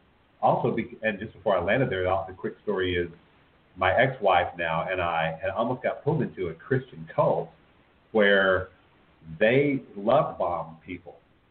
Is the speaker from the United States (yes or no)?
yes; Texas, United States; Like I grew up in Texas, and that's why